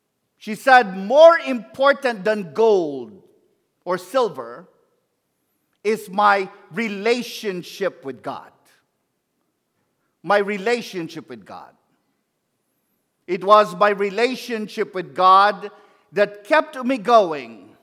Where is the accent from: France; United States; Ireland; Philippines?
Philippines; I share that with you because I'm Filipino.